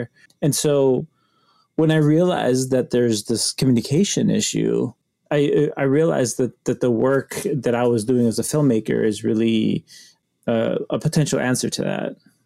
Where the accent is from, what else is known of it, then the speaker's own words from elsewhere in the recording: Easter Island, Valparaíso, Chile; Whenever I introduce myself, hi, I'm from Easter Island or Rapa Nui, people are confused because they think it's an isolated, desolate island and that nobody lives there.